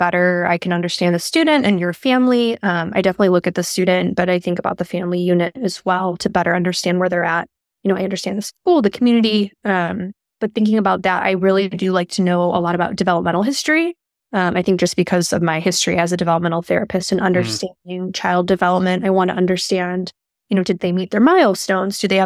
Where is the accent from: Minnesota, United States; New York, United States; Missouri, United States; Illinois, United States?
Illinois, United States; Chicago; So I am from Chicago originally, and I started off as a developmental therapist.